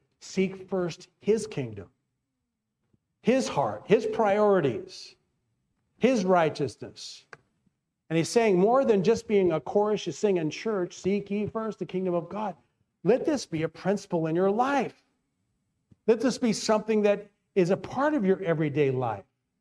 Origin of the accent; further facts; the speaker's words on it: East Coast, United States; When I was a little kid, my dad was a pastor, and we grew up in the East Coast.